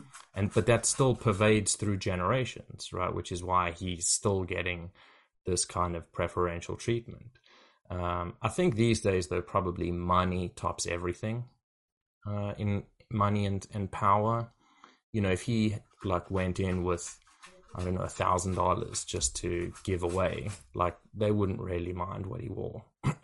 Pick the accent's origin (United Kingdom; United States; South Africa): South Africa; And I'm from South Africa